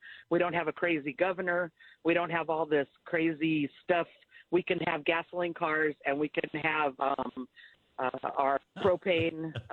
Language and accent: English; California, United States; also born or lived in Nashville; I might have lived my whole life in California, but I have a birth certificate that says I was born in Nashville, Tennessee.